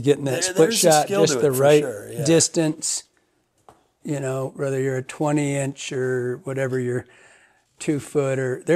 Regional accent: Michigan, United States; I mean, I'm thinking about the Manistee where I grew up in Michigan, the upper Manistee.

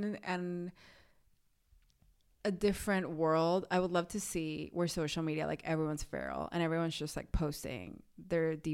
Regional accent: Miami, Florida, United States; I'm not surprised I'm from Miami.

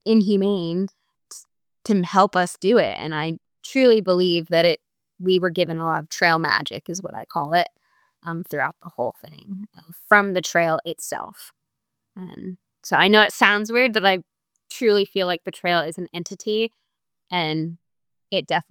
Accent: East Coast, United States; because I'm an East Coast girl. I was born and raised on the East Coast, and I had never left the East Coast until I went to do the PCT, which is so crazy.

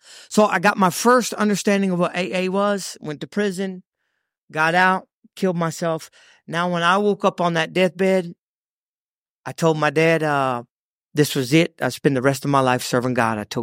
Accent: Odessa, Texas, United States; Well, I grew up in Odessa, Texas my whole life.

